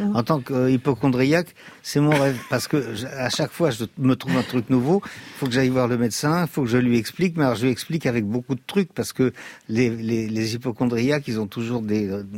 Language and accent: French; Puteaux, Île-de-France, France; born there; Et comme je suis né à Puteaux, je ne peux pas cracher dans la soupe.